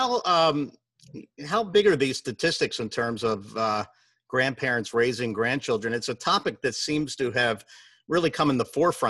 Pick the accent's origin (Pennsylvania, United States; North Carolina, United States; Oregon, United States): Pennsylvania, United States; Philadelphia; from New Orleans to Kansas City to my hometown of Philly and finally New York.